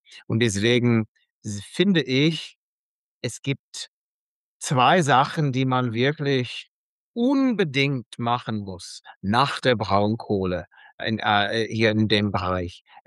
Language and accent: German; Michigan, United States; German is a second language; dass es nicht so wird wie Michigan, mein Heimatland, wo die Industrie dann einfach so ausgewandert ist